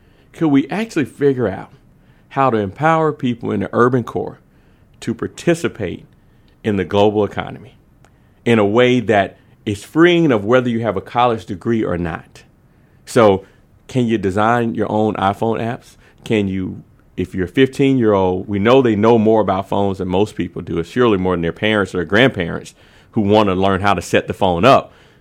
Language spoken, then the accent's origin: English; Atlanta, Georgia, United States; Well, you know, I grew up in Southwest Atlanta, went to Atlanta Public Schools. My parents worked in civil rights.